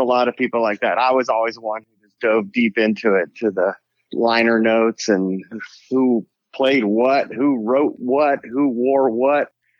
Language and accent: English; San Francisco, California, United States; I grew up in San Francisco